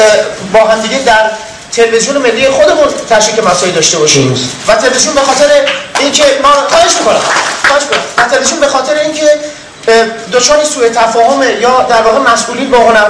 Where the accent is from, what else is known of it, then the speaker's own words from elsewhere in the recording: Iran; هرگز برای من جالب نیست به عنوان یک ایرانی